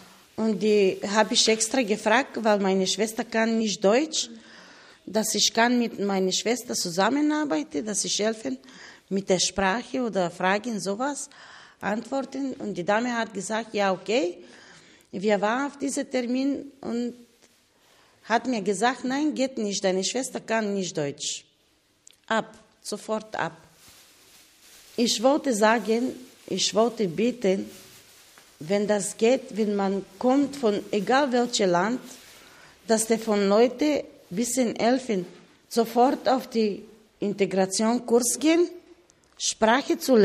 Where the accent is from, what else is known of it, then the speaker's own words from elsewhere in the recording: Bulgaria; German is a second language; moved away as an adult; now in Germany; ich komme aus Bulgarien. Ich bin hier seit 2003.